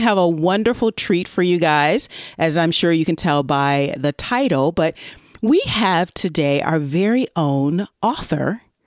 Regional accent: the South, United States; accent: Southern; my Southern accent does butcher a lot of English things and French stuff

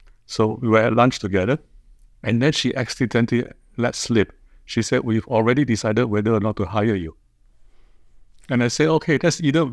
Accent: Singapore; So I grew up in Singapore, and I was a smart kid.

